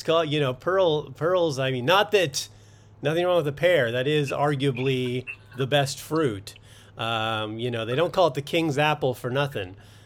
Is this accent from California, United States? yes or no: yes; California, United States; I loved avocados. I grew up in Southern California. My grandma had an avocado tree in the backyard, and you know, big Latino family.